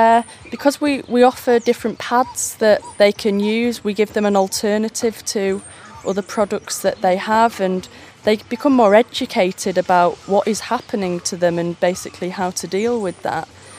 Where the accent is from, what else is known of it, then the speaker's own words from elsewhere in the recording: England, United Kingdom; I clearly come from the West. I come from England, and I think I am much more reserved